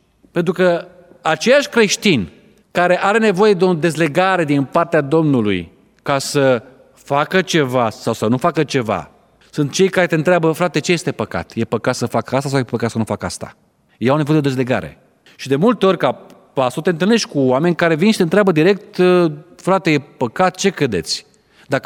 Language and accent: Romanian; Bucharest, Romania; eram din București